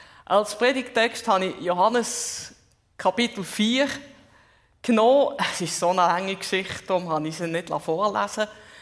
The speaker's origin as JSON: {"language": "German", "region": "Zurich", "country": "Switzerland", "tie": "born or raised there", "accent": "Swiss German mix", "said": "Vorher aufgewachsen bin ich am Zürichsee. Darum irgendwie eine Mischung von einem Schweizerdeutsch."}